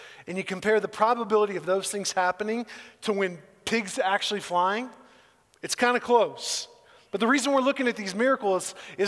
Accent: Indianapolis, Indiana, United States; The cold, I am not from California, I'm not from Texas, I'm from Indianapolis, so this cold is normal to me.

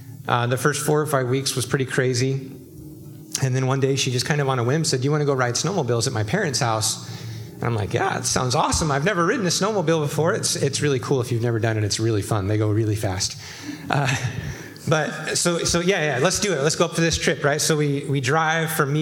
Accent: Oregon, United States; I grew up in Eastern Oregon, so I used to hunt a lot as a kid.

